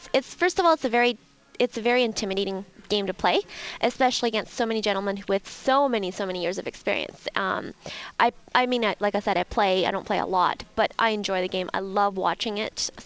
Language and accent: English; Calgary, Alberta, Canada; I'm from Calgary.